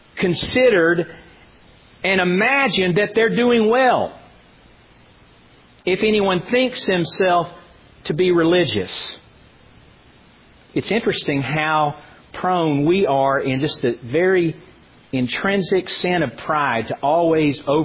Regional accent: United States; But we grew up in America. All of us who grew up in America grew up in a culture that it was relatively easy, relatively so, to profess faith in Christ.

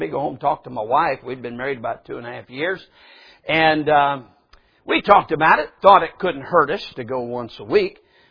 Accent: Michigan, United States; 22 years of age, you understand, I come from Yankee land. I'm from Michigan.

